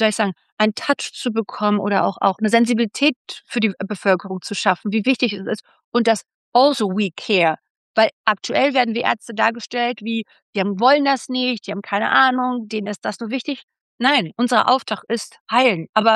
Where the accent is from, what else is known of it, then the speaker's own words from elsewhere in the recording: Berlin, Germany; ich komme aus einer Low-Income-Familie. Ich bin im Wedding groß geworden in Berlin und wir hatten nie viel Geld.